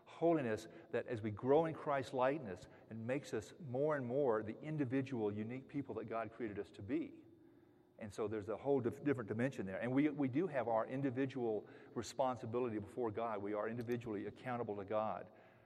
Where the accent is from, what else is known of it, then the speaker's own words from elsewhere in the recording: Texas, United States; that's just one of the many benefits of growing up in Texas